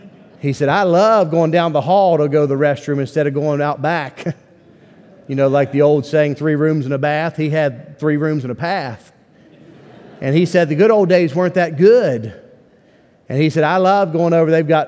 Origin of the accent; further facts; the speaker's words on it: West Virginia, United States; We're from West Virginia, so we're not too far off in some of our speech and things.